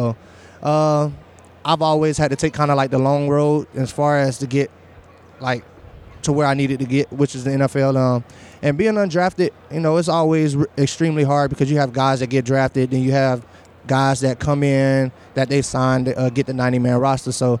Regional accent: Johnston, South Carolina, United States; I grew up in a small town called Johnston, South Carolina.

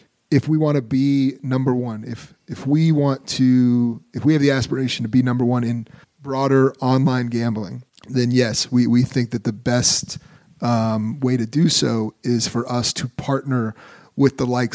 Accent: Atlanta, Georgia, United States; myself and my co-founder, like, we are, born and raised in Atlanta.

